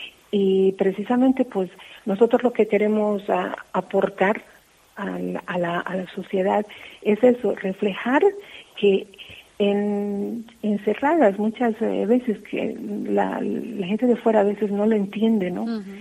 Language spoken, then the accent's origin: Spanish; Bolivia; moved away; yo soy de Bolivia, el haber salido de mi país, por supuesto que conlleva, ¿no?, un sufrimiento físico y espiritual también, porque llegas a un nuevo país